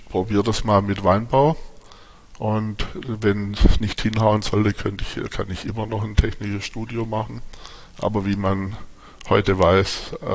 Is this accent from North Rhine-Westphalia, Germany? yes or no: no; Herrenberg, Baden-Württemberg, Germany; born there; Ich bin in Herrenberg geboren, also Böblingen-Sindelfingen, Hecken und Schlehengäu, Industrie geprägt, Böblingen-Sindelfingen mit IBM, da habe ich auch meine erste Ausbildung gemacht